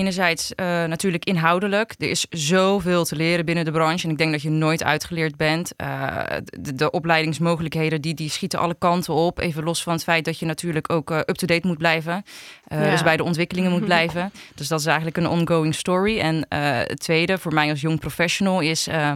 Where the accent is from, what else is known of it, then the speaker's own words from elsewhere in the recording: Rotterdam, South Holland, Netherlands; geboren en getogen in Rotterdam. Ik ben 28 jaar